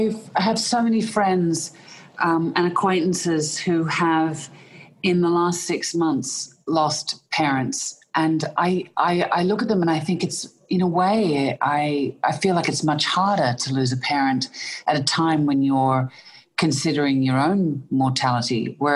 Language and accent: English; Melbourne, Victoria, Australia; born there; I was born in Melbourne in Australia.